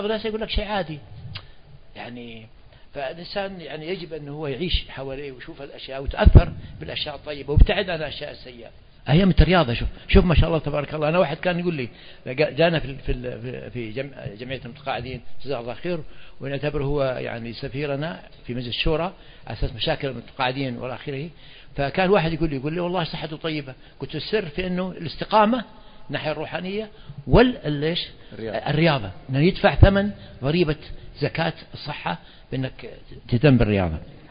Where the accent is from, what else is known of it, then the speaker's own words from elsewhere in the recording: Saudi Arabia; وأنا متأكد الكلام هذا كان بحكم إحنا سعوديين وكذا، طيارين مقاتلين